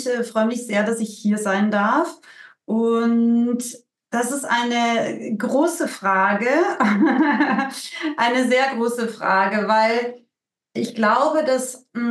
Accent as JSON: {"language": "German", "country": "Austria", "said": "Bei uns in Österreich sagt man Putzle, ja. Ich bin übrigens aus Österreich"}